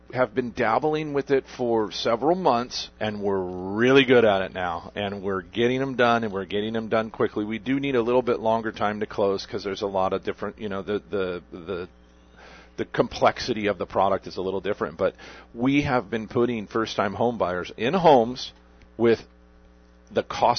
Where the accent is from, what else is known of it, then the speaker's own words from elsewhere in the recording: Arizona, United States; But no, I grew up on the Parker Strip.